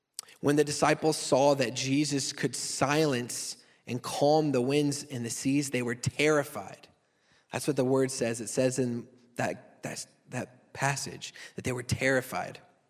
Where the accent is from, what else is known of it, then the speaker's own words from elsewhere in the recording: Texas, United States; And just to give you a little perspective, I'm from Texas.